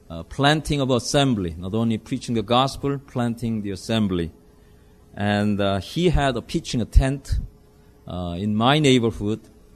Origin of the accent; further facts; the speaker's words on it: South Korea; I was born in Korea during the end of the Korean War. I was born in the family, going to the Methodist Church.